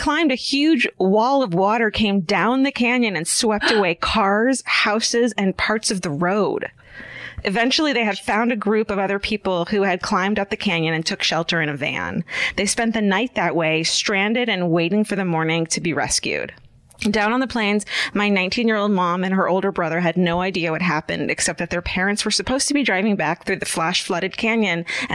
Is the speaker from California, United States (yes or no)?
yes; California, United States; We're from California, you guys. We don't. Rain is cute here.